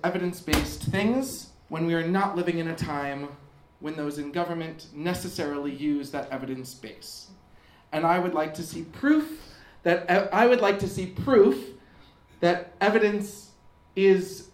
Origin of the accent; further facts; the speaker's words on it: United States; accent: American; now in United Kingdom; You can hear my American accent. But I am naturalized as a British citizen, thank God, because this place is just perfect right now.